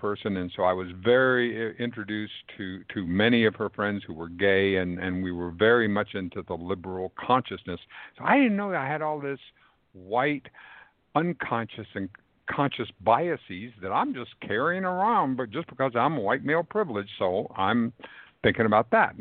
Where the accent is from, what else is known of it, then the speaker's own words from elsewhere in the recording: the South, United States; And I grew up in the Jim Crow South as a white, male, privileged human being.